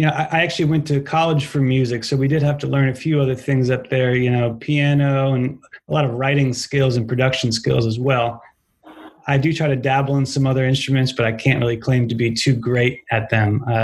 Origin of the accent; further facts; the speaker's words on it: New York, United States; moved away as an adult; also born or lived in Boston / Texas; now in Tennessee, United States; I'm from New York originally. Lived there up until college. Spent some time in Boston for school. Lived in Texas for a year for my last career and ended up in Tennessee, of all places.